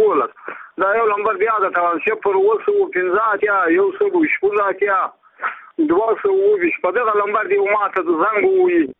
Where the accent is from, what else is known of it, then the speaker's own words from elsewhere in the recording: Badghis, Afghanistan; زه په خپل د بادغیس ولایت یم